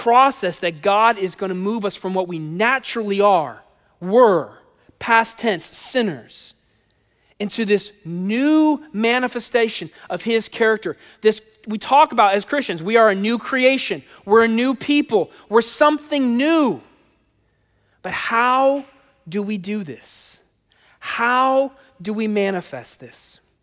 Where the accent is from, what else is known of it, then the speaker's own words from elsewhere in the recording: California, United States; Now, growing up in California, if you don't know this, California is the eighth largest economy in the world.